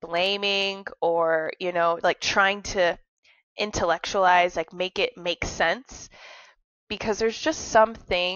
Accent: Iowa, United States; and also me growing up in Iowa, mind you

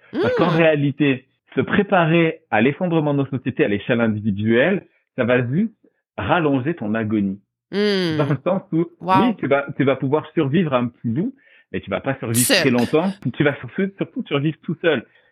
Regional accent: France; Pendant longtemps, tes auditeurs l'auront reconnu, je viens de France.

